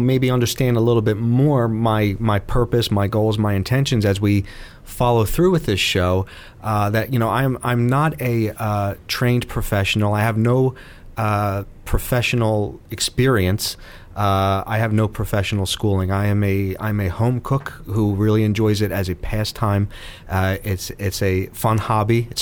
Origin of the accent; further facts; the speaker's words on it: Philadelphia, Pennsylvania, United States; being that I grew up in South Philly, it was an area that I felt very comfortable